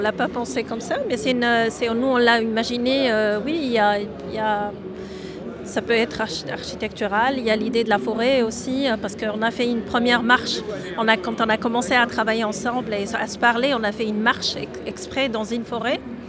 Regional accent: Tunisia; born there; moi, je suis née en Tunisie et je suis m'installée ici en tant qu'artiste.

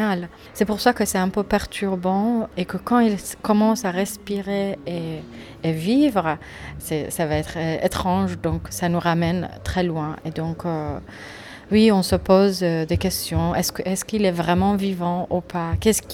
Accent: Iran; Je suis une artiste iranienne, du coup, je viens d'Iran.

